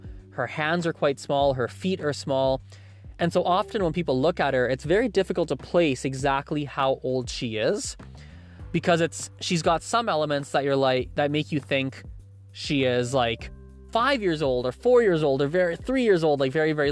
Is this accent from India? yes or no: yes; India; first language Gujarati; English is a second language; I thought to myself, I'm Indian, I should probably speak Hindi. And along the similar train of thought, I decided at the time that I definitely will need to get to a much stronger level in my mother tongue, which is Gujarati